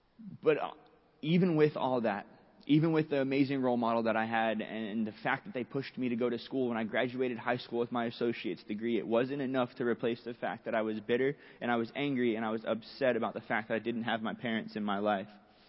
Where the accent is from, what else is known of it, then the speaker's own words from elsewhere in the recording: Florida, United States; I'm 26 years old. I grew up, I was raised in Pinellas County.